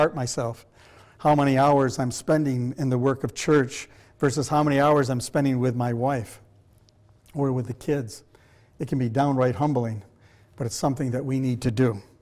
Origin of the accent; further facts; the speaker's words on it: Fulton, New York, United States; I took my wife up to my hometown in Fulton here in New York